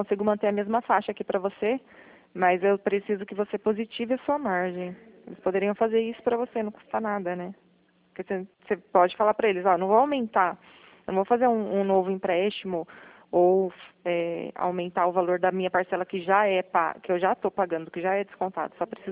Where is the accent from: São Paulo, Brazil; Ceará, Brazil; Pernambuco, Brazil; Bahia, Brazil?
São Paulo, Brazil; É, a gente é do estado de São Paulo.